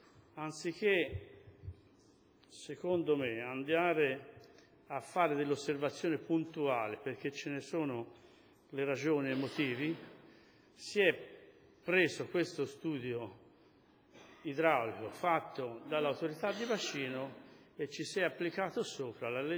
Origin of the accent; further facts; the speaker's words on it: Valenzatico, Tuscany, Italy; born there; se io sono nato a Valenzatico più di 60 anni